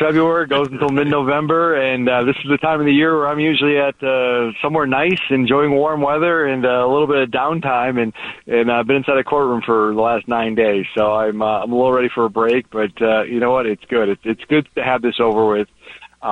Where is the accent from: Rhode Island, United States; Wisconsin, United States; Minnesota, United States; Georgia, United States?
Minnesota, United States; love my home state, miss it, and have a great holiday season.